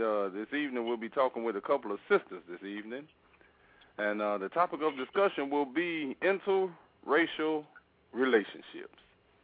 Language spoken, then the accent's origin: English; Hyde Park, United States; I'm from Hyde Park. What in the world would me and a white girl from Germantown have to talk about, period?